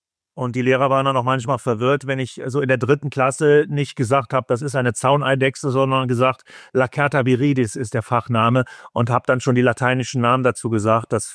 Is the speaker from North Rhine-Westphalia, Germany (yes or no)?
yes; North Rhine-Westphalia, Germany; ich komme ja so aus dem Kreis Düren, und der Kreis Düren daran angeschlossen, wer weiß, wie viele Dörfer